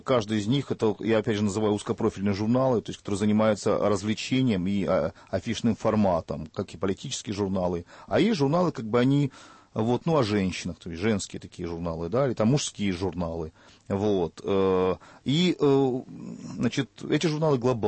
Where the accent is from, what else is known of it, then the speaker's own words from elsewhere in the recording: Kherson, Kherson Oblast, Ukraine; born there; я родился в Херсоне